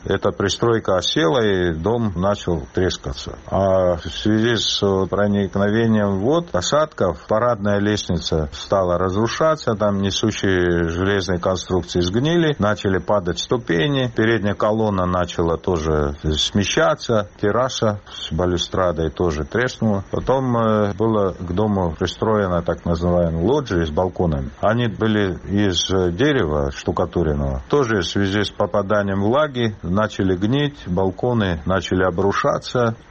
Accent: Sukhumi, Abkhazia, Georgia; как человек, родившийся в городе Сухум, в его исторической части, я вот детство провел на Сухумской горе

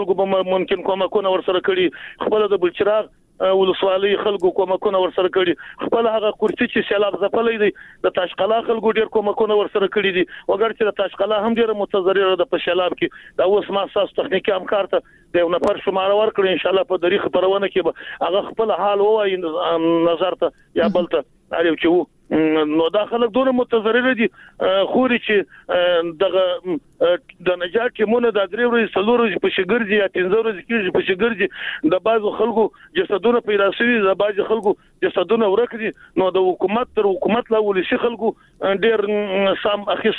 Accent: Jowzjan, Afghanistan; موږ خو د جوزجان د ولایت یو

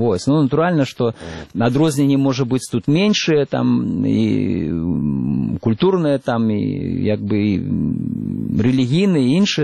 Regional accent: Belarus; мы, белорусы

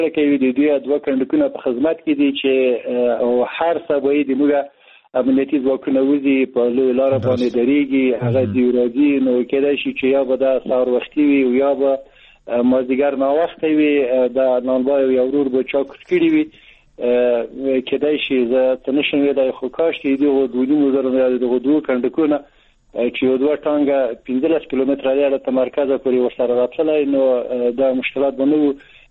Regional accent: Maidan Wardak, Afghanistan; میدان وردګ ولایت کښې زه اصلا د دغه دشتي توپ یم چې د اوس نیم کور هلته دی

